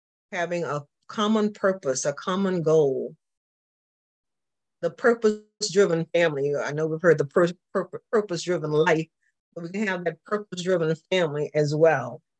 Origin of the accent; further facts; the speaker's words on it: the South, United States; accent: Southern; because my Southern accent comes out